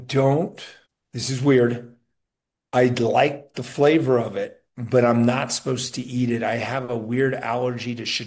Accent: Phoenix, Arizona, United States; I'm like, I grew up in Phoenix, all about that.

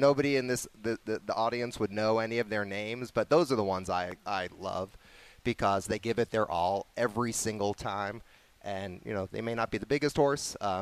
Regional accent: Brooklyn, New York, United States; now in Tucson, United States; I was a Brooklyn kid, born and raised in Brooklyn, New York, and came out to Tucson for my degree in racetrack management

